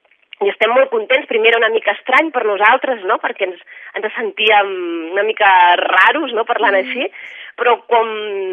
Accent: Barcelona, Catalonia, Spain; a més nosaltres som de Barcelona

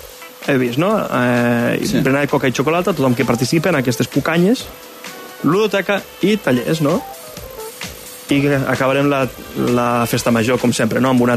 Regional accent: Flix, Catalonia, Spain; Doncs jo, que soc de Flix

